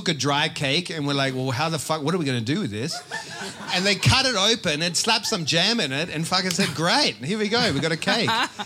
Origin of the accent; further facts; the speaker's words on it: Trento, Trentino-Alto Adige, Italy; I'm from Trento.